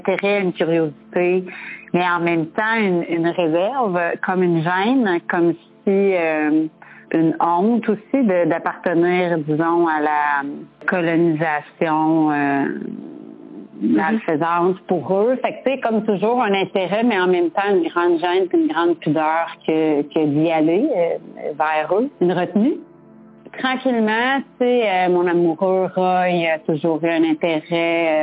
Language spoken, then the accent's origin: French; Quebec, Canada; accent: Quebec French; mon accent québécois